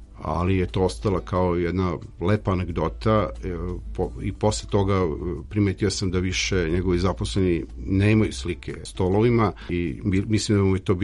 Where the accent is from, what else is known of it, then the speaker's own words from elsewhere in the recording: Zemun Polje, Belgrade, Serbia; Kao što sam i rekao, ja sam iz Zemun Polja.